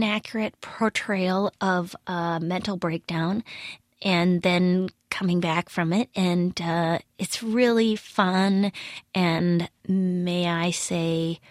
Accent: Midwest, United States; I don't know. I mean, I'm from the Midwest, so I guess it definitely is.

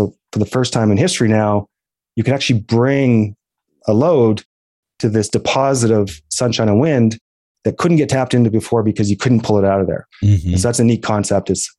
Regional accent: Alberta, Canada; I'm from Alberta

